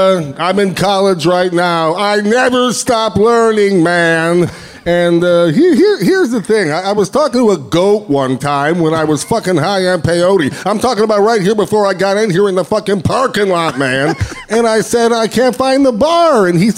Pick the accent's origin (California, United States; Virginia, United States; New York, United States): California, United States; I actually, most people don't know this, I'm from Northern California.